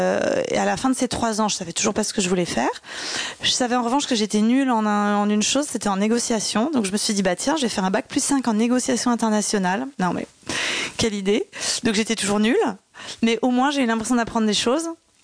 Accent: Saint-Cloud, Île-de-France, France; je sais pas s'il faut que je dise que je suis parisienne quand on habite à Saint-Cloud. En tout cas, moi, j'ai pas eu l'impression d'être parisienne puisque je prenais pas le métro, j'allais à l'école à pied, on jouait dans des jardins.

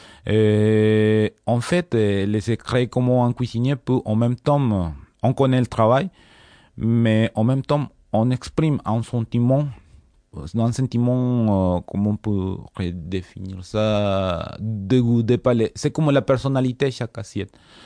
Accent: Hermosillo, Sonora, Mexico; je suis de Hermosillo.

